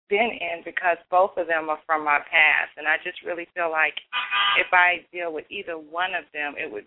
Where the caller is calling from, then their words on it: Georgia, United States; I'm calling from Georgia.